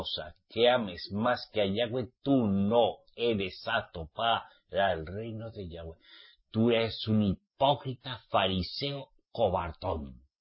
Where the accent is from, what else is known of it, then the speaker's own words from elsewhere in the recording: Navarre, Spain; Mi tierra es muy linda, muy bonita. Yo soy de Navarra, ¿saben? País Vasco. ¿Mm? Para mí es País Vasco, porque yo soy vasco.